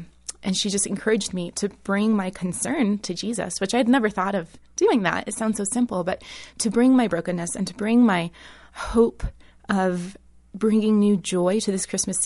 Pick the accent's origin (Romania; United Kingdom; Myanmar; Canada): Romania; also born or lived in Athens, Greece / United States; I was born in Athens en route to the United States. And then when I was seven, we went back to Romania as missionaries to the gypsies.